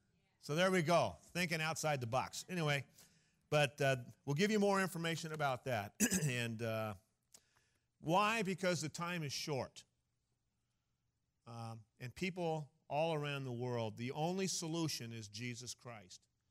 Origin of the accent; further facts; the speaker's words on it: Bakersfield, California, United States; also born or lived in Ukiah; I remember as a kid, I was born in Ukiah, moved to Bakersfield